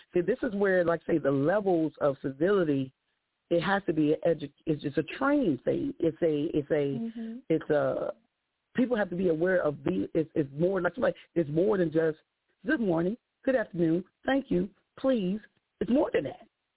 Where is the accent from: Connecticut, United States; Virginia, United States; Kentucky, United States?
Connecticut, United States; But that is because I grew up in Connecticut.